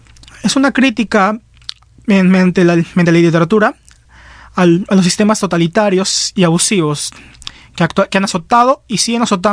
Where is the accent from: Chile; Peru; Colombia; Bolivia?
Peru; Lima; San Martín de Porres, Lima Norte.